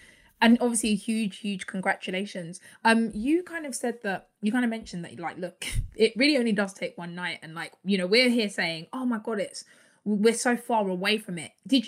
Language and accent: English; United Kingdom; even that recognition for Black British women here, let alone, you know, in the States, we kind of take it really personally and everyone really gets behind you and is rooting for you.